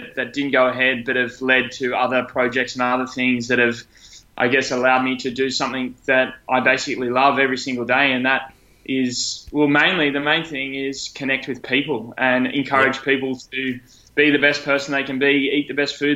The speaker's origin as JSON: {"language": "English", "town": "Sydney", "region": "New South Wales", "country": "Australia", "tie": "born or raised there", "said": "I live in Sydney. I grew up in on the Northern Beaches. I'm 31 years old"}